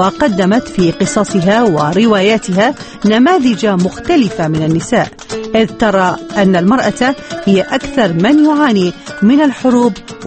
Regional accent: Baghdad, Baghdad Governorate, Iraq; moved away as an adult; وكل كتاباتي عن بغداد على اعتبار أنا وعشت في بغداد حتى خرجت من العراق

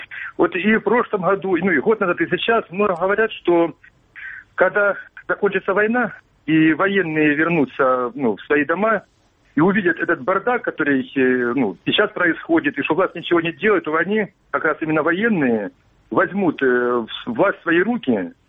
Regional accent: Donetsk, Donetsk Oblast, Ukraine; now in Kramatorsk, Ukraine; Я сам дончанин. Уже больше 2 лет не был в Донецке

